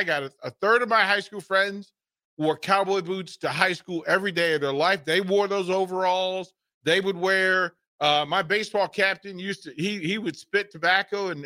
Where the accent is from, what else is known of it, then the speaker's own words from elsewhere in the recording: Virginia, United States; I'm from Virginia. I'm more southern than Nebraska, sir. I'm more country than Nebraska is country.